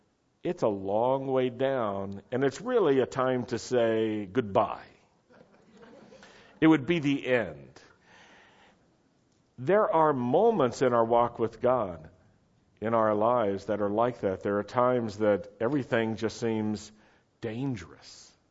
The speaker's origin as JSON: {"language": "English", "town": "Roanoke", "region": "Virginia", "country": "United States", "tie": "born or raised there", "said": "I grew up in Roanoke, Virginia in the Blue Ridge Valley, and we had the mountains there."}